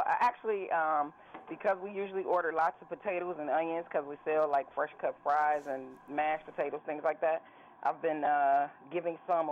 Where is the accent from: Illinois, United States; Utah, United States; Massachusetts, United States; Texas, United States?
Illinois, United States; Chicago; In Chicago, on the South Side.